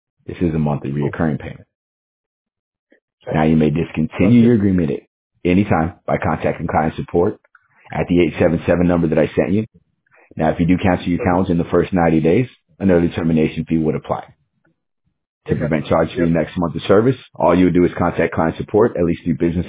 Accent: Texas, United States; I grew up in Texas, right?

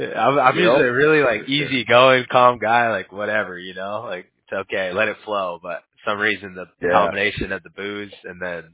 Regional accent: Huntington Beach, California, United States; I grew up, I'm originally from Huntington Beach.

